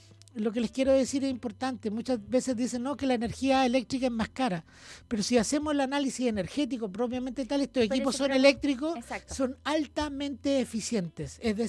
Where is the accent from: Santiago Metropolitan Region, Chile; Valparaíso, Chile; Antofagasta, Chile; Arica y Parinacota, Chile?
Valparaíso, Chile; Catemu; vengo de Catemu, de la región de Valparaíso Interior